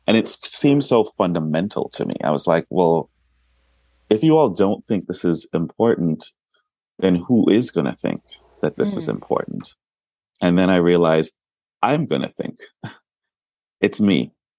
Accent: Brooklyn, New York, United States; I worked at a lot of Time Inc. magazines in New York, which is where I grew up. I grew up in Brooklyn, East Flatbush. And then I moved out to San Francisco

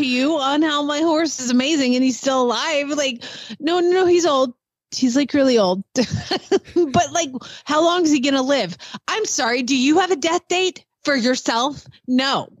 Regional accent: Atlanta, Georgia, United States; I do remember, too, growing up in Atlanta when people would say, oh, can I come out and ride your horse?

